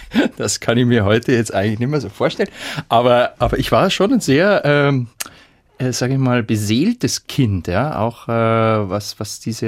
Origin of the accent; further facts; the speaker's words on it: Regensburg, Bavaria, Germany; born there; Nein, ich bin in Regensburg geboren oder in der Nähe von Regensburg.